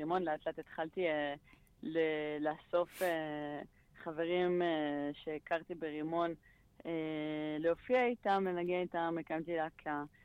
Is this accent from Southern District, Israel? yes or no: yes; Ashkelon, Southern District, Israel; אני אשקלונית במקום